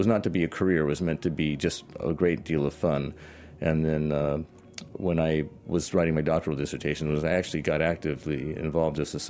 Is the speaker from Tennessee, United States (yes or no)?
no; Washington, United States; Vineyards are very expensive in California, and I'm from Washington State, so I looked for a place to do that.